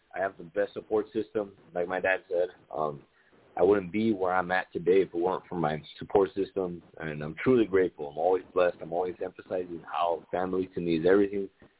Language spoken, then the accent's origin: English; Texas, United States; Maybe I could be a source of inspiration for people here in my hometown, just like this. So, you know, I got together with my team. We started in the elementary schools. From there, it got real, real big. We ended up going very viral here in RGV